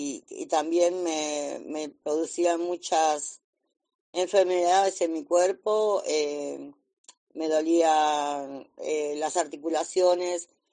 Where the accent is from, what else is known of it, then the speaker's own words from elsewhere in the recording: Buenos Aires, Argentina; soy de Buenos Aires, Argentina